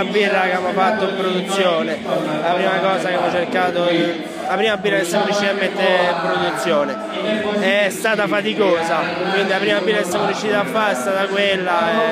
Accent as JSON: {"language": "Italian", "region": "Lazio", "country": "Italy", "said": "Noi siamo tutti dei Castelli Romani"}